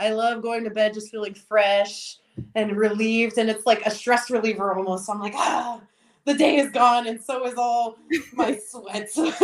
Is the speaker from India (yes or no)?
no; Hidalgo, Texas, United States; Hidalgo, Texas, my hometown. Down on the border in McAllen.